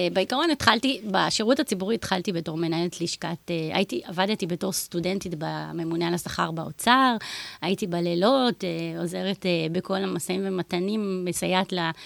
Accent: Beersheba, Southern District, Israel; also born or lived in Dimona; אז גדלתי בדימון עד גיל 8, ואחר כך עברנו לבאר שבע.

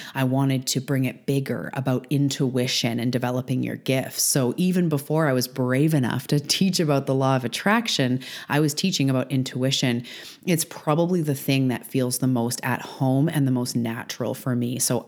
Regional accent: Canada; That's a bunch about my show, but I am a Canadian.

